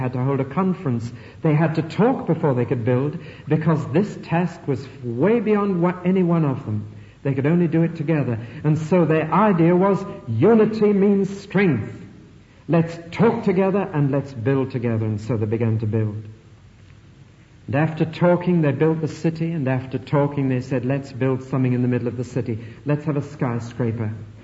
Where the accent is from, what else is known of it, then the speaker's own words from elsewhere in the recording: Tyneside, North East England, United Kingdom; accent: Geordie; In fact, I come from Tyneside, as you probably know, and I'm a Geordie